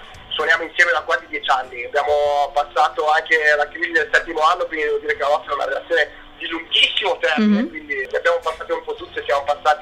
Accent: Veneto, Italy; essendo veneti abbiamo questo costante vizio nel continuare a riempire bicchieri mezzi vuoti.

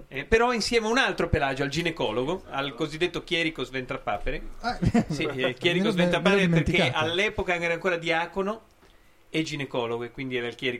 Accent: Ancona, Marche, Italy; un lavoro che mi fa viaggiare come un anconetano errante in giro per il mondo

